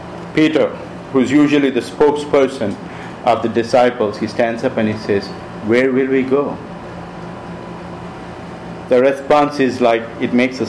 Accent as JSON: {"language": "English", "country": "India", "said": "No matter if I'm an Indian, no matter if you are from Nigeria"}